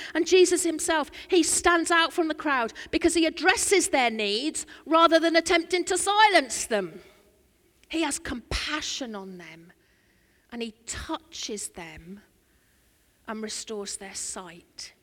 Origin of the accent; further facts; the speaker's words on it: East of England, United Kingdom; I'm from Norfolk